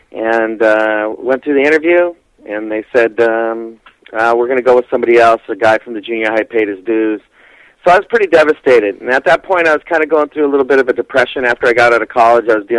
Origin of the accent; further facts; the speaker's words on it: Vancouver, Washington, United States; now in Southern California, United States; I was born in Washington State and raised outside of Portland, Oregon, in Vancouver, Washington, and it was a great childhood.